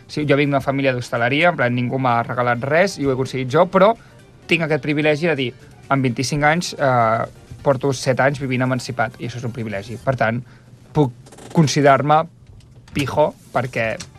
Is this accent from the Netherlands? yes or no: no; China; jo soc xinès i no menjo mai ous banyats en orina de verge